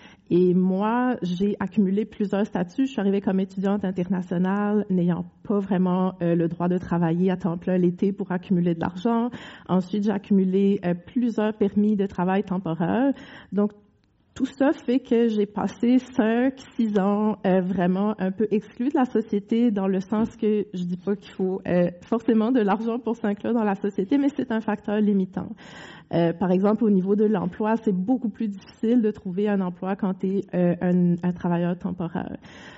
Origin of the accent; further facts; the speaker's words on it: Réunion; French is a second language; now in Canada; Puis moi, je me souviens d'être arrivée au Québec, et oui, j'ai appris le français à l'école, à La Réunion, mais personne ne parle dans ma famille.